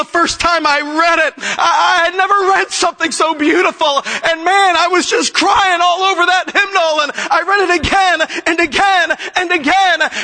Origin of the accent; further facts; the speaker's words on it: Chicago, Illinois, United States; And I'm a city boy. I'm from Chicago.